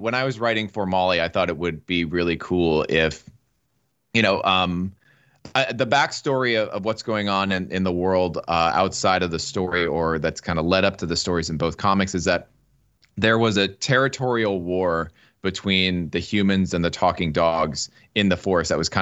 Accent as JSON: {"language": "English", "town": "West Windsor", "region": "New Jersey", "country": "United States", "tie": "born or raised there", "said": "I grew up in West Windsor, so in the shadow of Princeton University"}